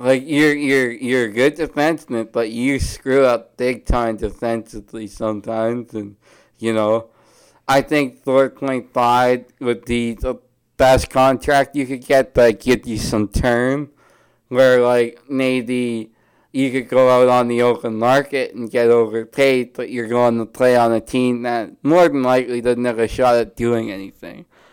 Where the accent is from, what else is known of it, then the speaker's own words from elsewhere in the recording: Canada; That's how you can tell we're Canadian